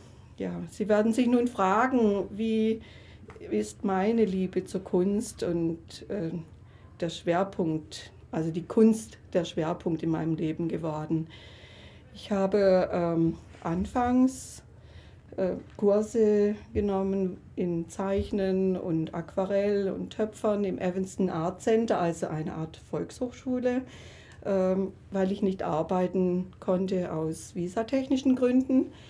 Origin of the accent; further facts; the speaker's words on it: Baden-Württemberg, Germany; meine Wurzeln zu meiner Heimat in Schwarzwald, im Hotzenwald sein. Und ich bin auch vor Ort in das Murgtal gefahren, habe Töne von der Murg, von dem kleinen Bach, an dem ich als Kind gespielt habe, aufgenommen.